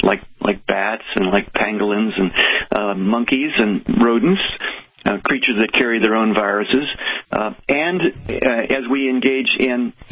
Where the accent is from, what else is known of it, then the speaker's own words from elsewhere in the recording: Cincinnati, Ohio, United States; I grew up in Cincinnati, and as a kid, I was always interested in two things, the natural world and writing.